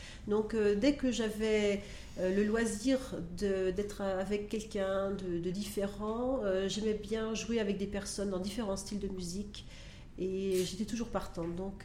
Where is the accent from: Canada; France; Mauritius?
France; now in Egypt; Je suis française d'origine.